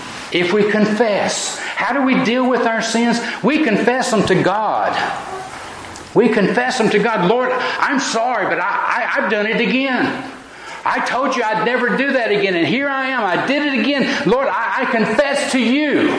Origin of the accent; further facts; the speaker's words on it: Tennessee, United States; Now, growing up in East Tennessee, and it's the same around here, you got your hills and your valleys and your hollows